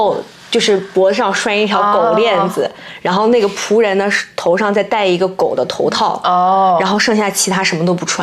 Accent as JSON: {"language": "Chinese", "country": "China", "lives_now": "United States", "said": "因为我是从中国来的，"}